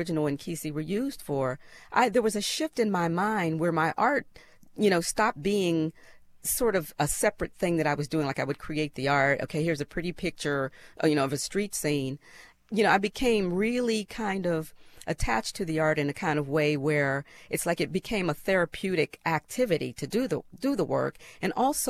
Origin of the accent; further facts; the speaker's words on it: Pittsburgh, Pennsylvania, United States; when I was growing up in Pittsburgh.